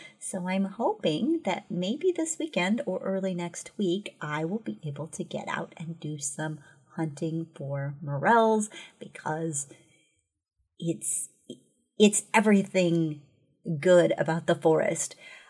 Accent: California, United States; also born or lived in Costa Rica; now in Oregon, United States; I mean, I'm Californian. I've lived in California and I've lived in Costa Rica.

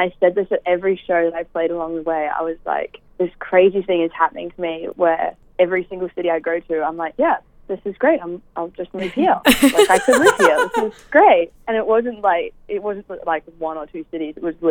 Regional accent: Phuket, Thailand; I grew up in Phuket, which is an island off Thailand. I've spent like majority of my life, about 10 years, living in Phuket.

